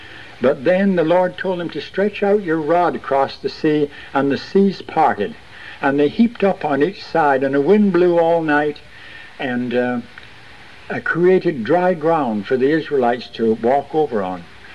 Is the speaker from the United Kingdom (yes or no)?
no; Canada; I come from Canada, you know, and during the 30s, my brother and I decided we were going to take a trip 1,200 miles away